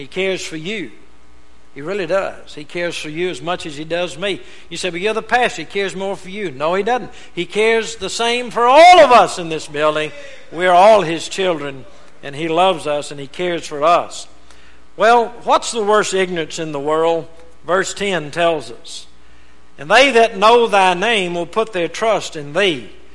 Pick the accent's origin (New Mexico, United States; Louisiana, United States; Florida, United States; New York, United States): Louisiana, United States; I was raised in Louisiana. I know a little bit about swamps. I remember preaching a revival there close to my hometown.